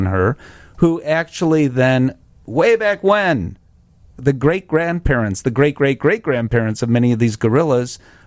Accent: United States; I forget how many meters it is because I'm an American. I don't know meters.

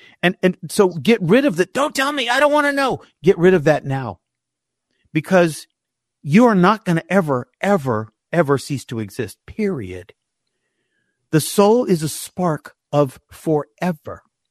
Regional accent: Houston, Texas, United States; born there; I was born in Houston, Texas. We had a pool in our backyard.

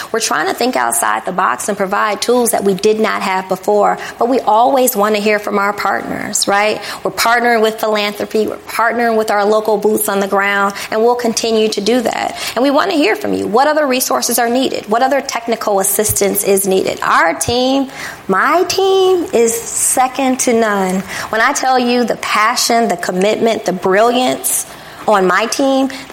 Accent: Chicago, Illinois, United States; I'm born and raised in Chicago. I'm a Southsider.

